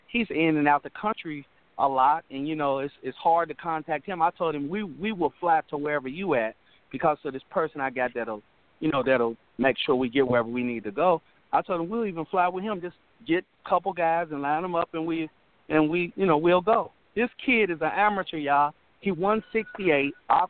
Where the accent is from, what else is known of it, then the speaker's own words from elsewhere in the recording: Cincinnati, Ohio, United States; I'm originally from Cincinnati.